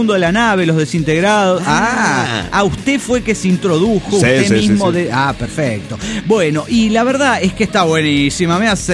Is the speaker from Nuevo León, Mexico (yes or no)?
no; Guerrero, Mexico; a regresar a mi tierra, guerrero.